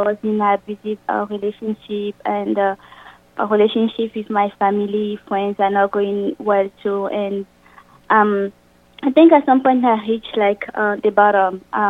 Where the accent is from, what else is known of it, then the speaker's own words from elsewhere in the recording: Togo; moved away as an adult; also born or lived in France; now in United States; first I was born in Africa, in a small country of Africa called Togo. And then, when I have my high school degree, I moved to France to study. And then, later I moved here to the United States.